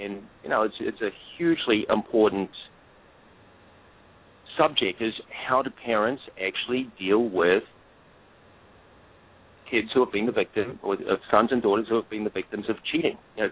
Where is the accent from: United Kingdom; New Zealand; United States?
New Zealand; it was interesting being caught right in the middle of that as a New Zealander